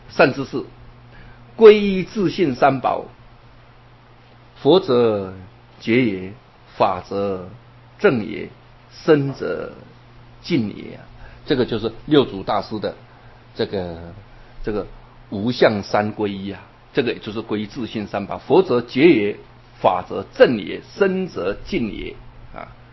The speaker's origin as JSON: {"language": "Chinese", "country": "Taiwan", "said": "你看，像我们台湾人都假活佛"}